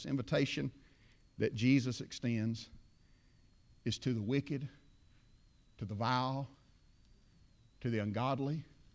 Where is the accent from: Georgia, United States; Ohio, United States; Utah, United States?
Georgia, United States; Now, well, sometimes I'll say Carrollton, Douglasville, but most of the time I just say about 30 miles west of Atlanta. That's where I'm from.